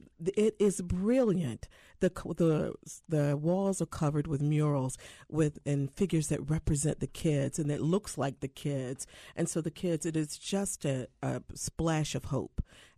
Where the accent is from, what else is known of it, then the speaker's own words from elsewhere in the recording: Baltimore, Maryland, United States; But I'm from Baltimore City. I'm a Baltimore girl.